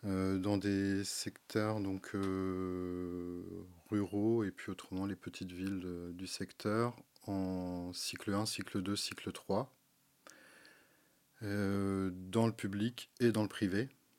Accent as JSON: {"language": "French", "region": "Brittany", "country": "France", "said": "Je suis originaire du territoire, donc je suis des Côtes d'Armor."}